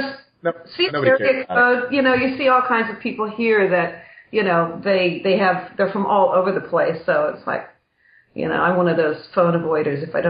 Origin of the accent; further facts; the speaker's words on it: Canada; Yeah, I'm Canadian.